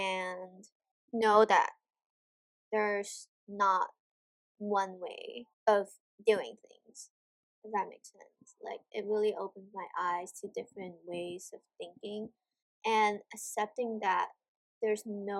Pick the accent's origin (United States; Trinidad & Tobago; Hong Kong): Hong Kong; I always say that. I make sure that is clear that you know that I'm from Hong Kong.